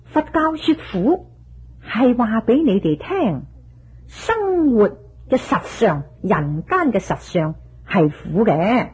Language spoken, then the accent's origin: Cantonese; China; 我们中国人又说知足者贫亦乐，知足就常乐，又说能忍就自安